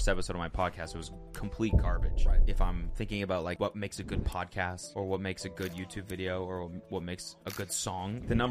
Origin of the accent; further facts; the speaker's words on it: Canada; And that kind of scared me because I'm Canadian and I wanted to stay in the States.